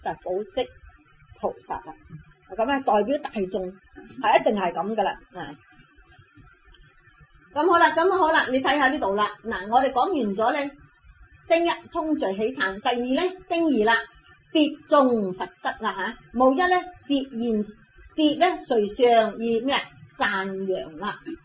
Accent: China; 我哋中国人咧，你睇下咧，就唔会明白。我中国人好简洁嘅

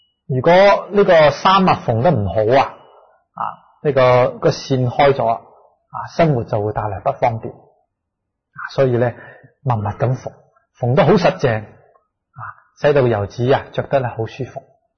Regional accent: Guangzhou, Guangdong, China; 咁我系广州人咯，所以从细咧都系讲啲广州方言啊，广州话。啊，咁啊。我妈咪咧系教我呢首诗，先教识我讲国语嘅。

